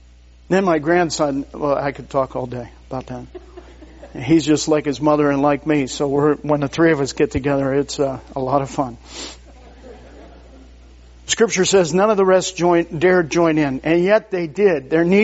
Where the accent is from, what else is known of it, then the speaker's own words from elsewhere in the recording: Indiana, Pennsylvania, United States; I'm from Indiana, Pennsylvania. You know, that's over on the west side by Pittsburgh.